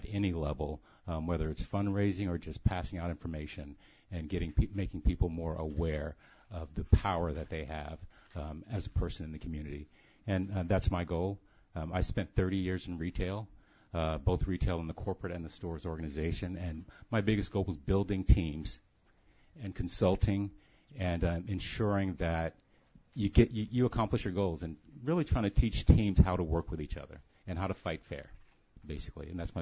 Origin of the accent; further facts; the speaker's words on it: Oakland, California, United States; resident of Oakland, born and raised in Oakland.